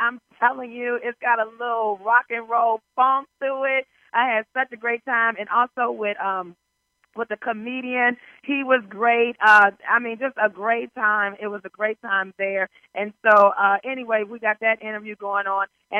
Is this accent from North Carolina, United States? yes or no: no; Detroit, Michigan, United States; now in Washington, United States; a high of 81 today here in D.C. and Detroit, Michigan, my hometown, mostly sunny, 73 degrees.